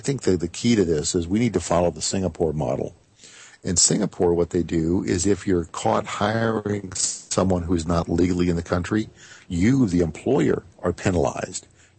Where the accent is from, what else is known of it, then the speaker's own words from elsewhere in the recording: United States; my first responsibility as an American is to my fellow countrymen and to my country.